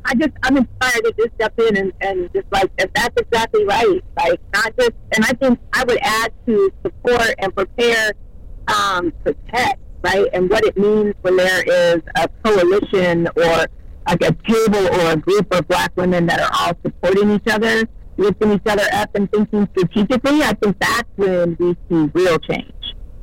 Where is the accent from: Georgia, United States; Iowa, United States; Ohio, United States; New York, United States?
Ohio, United States; So I'm from Ohio. And so I came from Ohio